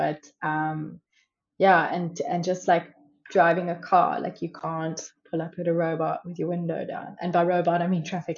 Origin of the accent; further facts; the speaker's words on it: Johannesburg, Gauteng, South Africa; Like I grew up in Johannesburg, which is like a built up city and there's lots of trees and like parks and that kind of thing.